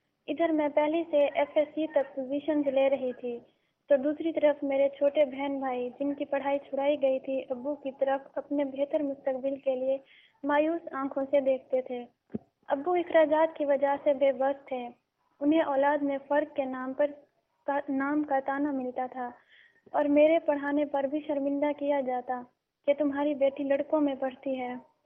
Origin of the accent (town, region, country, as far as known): Punjab, Pakistan